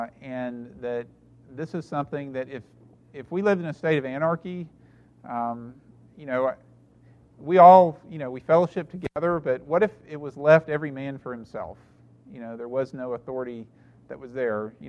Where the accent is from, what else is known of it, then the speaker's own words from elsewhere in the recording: United States; You know, I grew up as an American, and, you know, liberty is the highest value, and liberty and justice for all